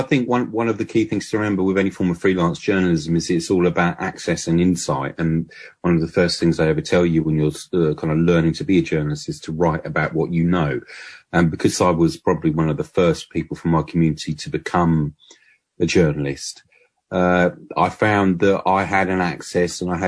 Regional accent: United Kingdom; I'm a Romany journalist and I'm a blacksmith. I come from the British Romany community, or Gypsy community, which is about 300,000 strong.

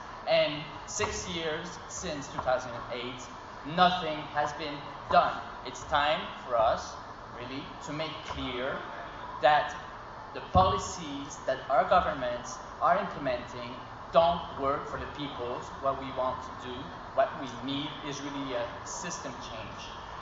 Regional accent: Canada; Obviously, you recognize by my accent that I'm not from Australia, I'm from Canada. I'm based in Canada

